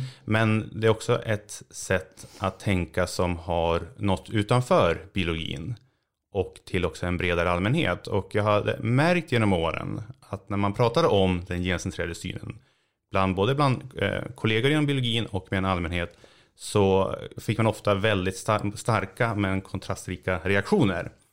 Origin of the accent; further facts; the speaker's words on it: Uppsala, Uppsala County, Sweden; moved away as an adult; also born or lived in Edinburgh / Toronto; now in United States; jag är ju uppvuxen i Uppsala men har inte bott där sedan jag tog studenten. Så att jag har pluggat först i grundexamen i Skottland, i Edinburgh. Disputerade jag i Toronto, Kanada. Och de senaste 5-6 åren har jag varit verksam i USA.